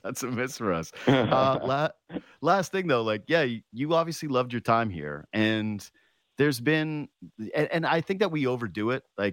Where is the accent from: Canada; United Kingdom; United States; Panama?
Canada; I'm a Canadian, a proud Canadian.